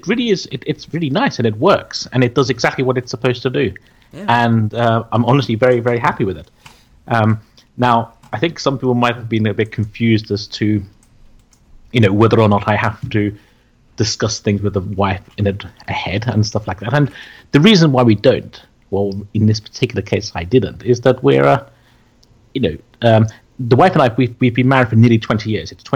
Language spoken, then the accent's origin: English; London, United Kingdom; from London.